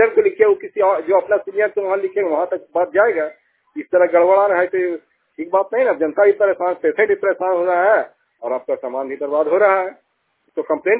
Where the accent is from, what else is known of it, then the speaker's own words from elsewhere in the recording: Hazaribagh, Jharkhand, India; मैं शहर का हजारीबाग शहर का निवासी हूँ।